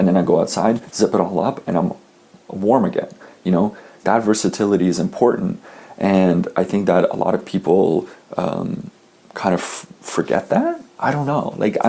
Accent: Canada; I'm Canadian

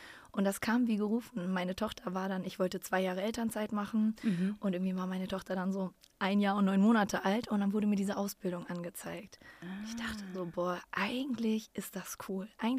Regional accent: Hamburg, Germany; Ja, ich komme aus Hamburg, bin 33, werde bald 34

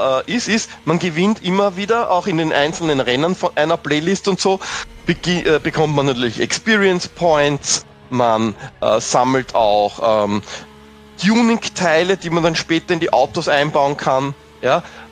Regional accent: Austria; als Österreicher

